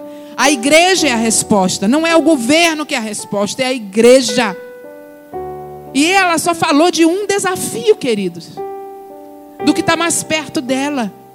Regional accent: Rio de Janeiro, Brazil; um dia eu estava muito bem confortável lá na minha terra, lá no Rio de Janeiro, na minha casa própria, lá no Rio de Janeiro, com a minha família.

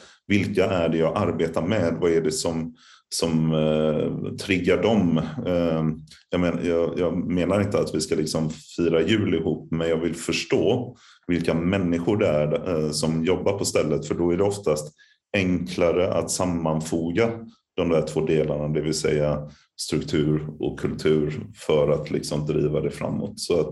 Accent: Gothenburg, Västra Götaland County, Sweden; jag är göteborgare i själ och hjärta

